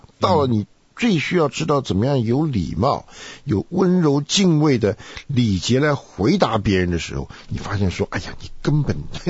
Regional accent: China; 我们中国人

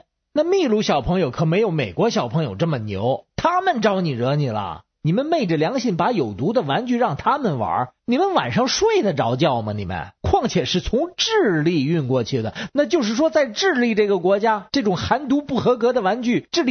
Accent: Beijing, China; 我是北京的

